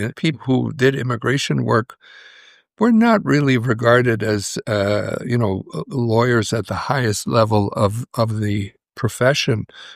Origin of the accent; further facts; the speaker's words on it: Edmonton, Alberta, Canada; I was born in Edmonton, Alberta, Canada, which is one of the furthest north cities in the world. It's cold there.